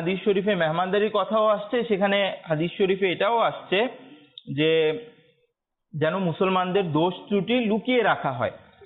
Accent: Gazipur, Dhaka Division, Bangladesh; হ্যাঁ, আমার primary life কাটতে হচ্ছে, প্রাইমারি স্কুলে পড়ালেখা করতে হচ্ছে গাজীপুরের দিকে

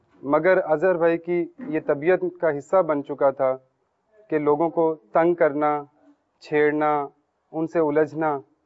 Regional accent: Mandi Warburton, Punjab, Pakistan; اور میرا تعلق منڈی وارٹن سے ہے.

